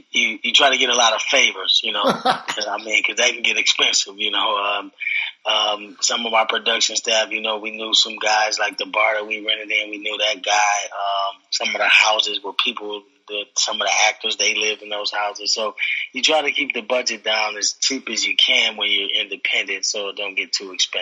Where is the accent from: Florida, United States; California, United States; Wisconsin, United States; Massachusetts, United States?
Wisconsin, United States; Milwaukee; I come from Milwaukee where film is not, is more exposure to film now.